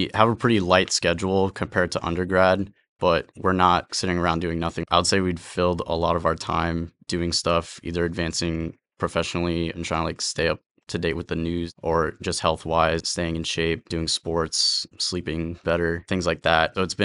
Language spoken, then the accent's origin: English; East Coast, United States; I'm from the East Coast and I love it there, but I'd like to explore the West Coast a little bit more.